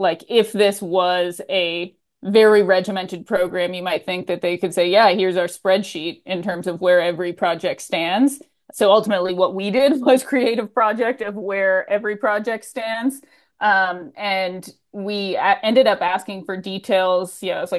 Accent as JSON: {"language": "English", "region": "Midwest", "country": "United States", "said": "I'm from the Midwest as well"}